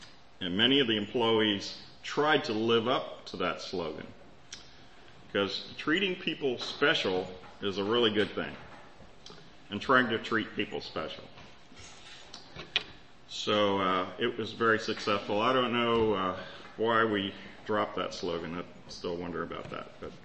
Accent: Virginia, United States; For some prejudice, I'm from Virginia.

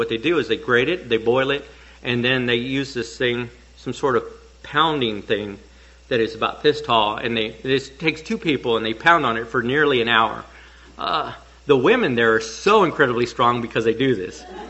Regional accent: Nigeria; I said, well, like I said, I'm Nigerian.

